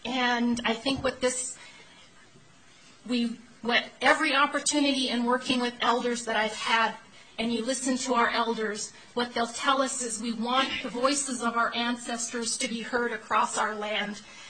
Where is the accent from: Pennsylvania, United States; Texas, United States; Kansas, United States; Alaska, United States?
Alaska, United States; Sitka; I was born and raised in Sitka. My mother was Tlingit. My father was Irish.